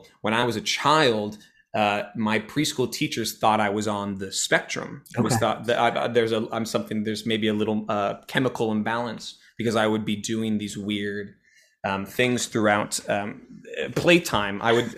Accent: San Francisco, California, United States; But I'm from San Francisco, the Bay

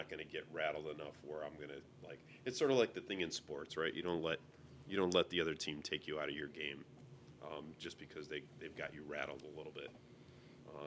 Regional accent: United States; Like I, as an American, I say to myself

